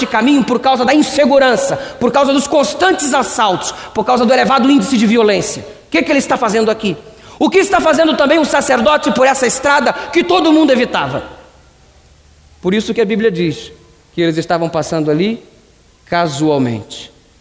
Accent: Rio de Janeiro, Brazil; no Rio de Janeiro, de onde vim, existem muitas estradas sanguinárias. A casa onde eu morava ficava numa rua chamada Avenida Marginal.

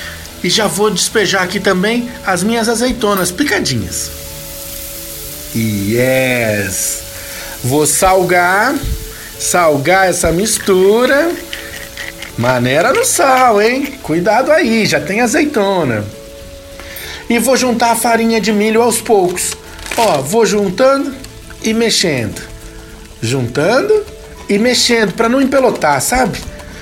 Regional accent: São Paulo, Brazil; Eu sou de São Paulo

